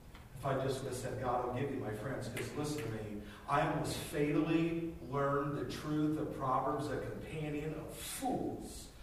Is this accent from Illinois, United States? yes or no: no; Atlanta, Georgia, United States; I grew up in Atlanta, Georgia, in North Atlanta, and in the suburbs.